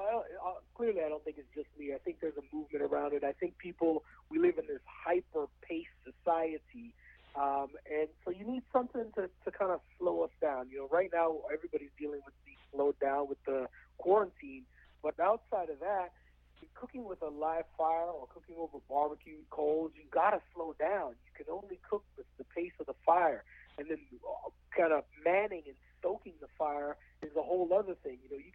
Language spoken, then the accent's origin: English; Edmonton, Alberta, Canada; my dad used to throw, like, barbecues all the time at our house growing up in Edmonton